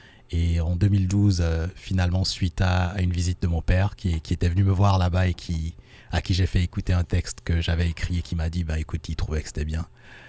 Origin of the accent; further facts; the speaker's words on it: Benin; je suis d'origine, voilà, je suis originaire du Bénin